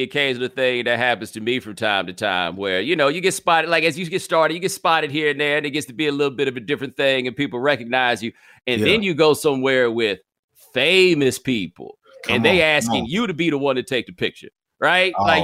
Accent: Houston, Texas, United States; Because I grew up in Houston.

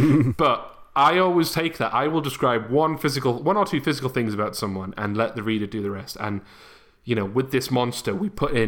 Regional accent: United Kingdom; We're white British. We're white cis British men, David.

